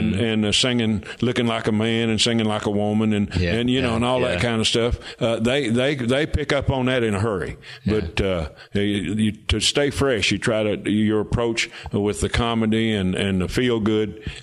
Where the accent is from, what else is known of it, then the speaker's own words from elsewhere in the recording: Big Stone Gap, Virginia, United States; born there; also born or lived in Memphis; now in North Carolina, United States; I was born in Big Stone Gap, Virginia. That's up in the mountains. And then lived most of my adult life in Memphis, where my dad pastored a big church there.